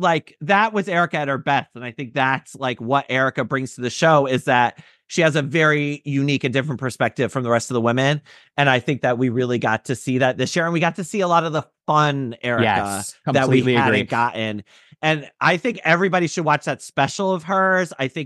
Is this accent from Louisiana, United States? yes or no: no; Connecticut, United States; from my home state of Connecticut.